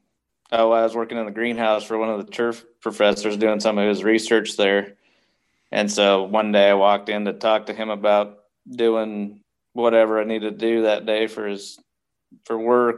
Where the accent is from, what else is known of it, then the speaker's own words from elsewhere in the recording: Chappell, Nebraska, United States; I'm from Chapel, which is just down I-80 to the west, 2 hours.